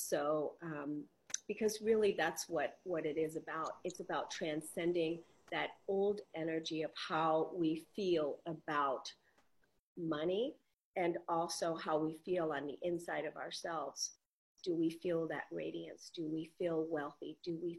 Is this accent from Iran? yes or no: no; Germany; You know, like I grew up in Germany